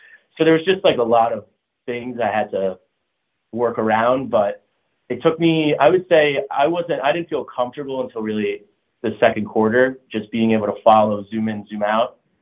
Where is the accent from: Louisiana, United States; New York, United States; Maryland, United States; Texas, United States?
New York, United States; Long Island; I'm from Long Island, New York